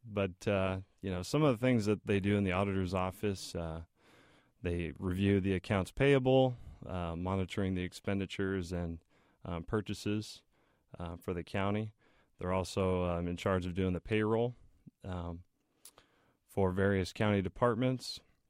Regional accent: Champaign, Illinois, United States; I'm a Burnham Hospital product, born and raised in Champaign.

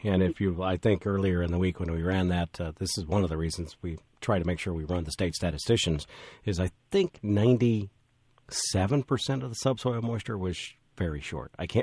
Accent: Elkhart, Indiana, United States; heading to the tavern in Elkhart. That's my hometown, for fried chicken on Wednesday nights.

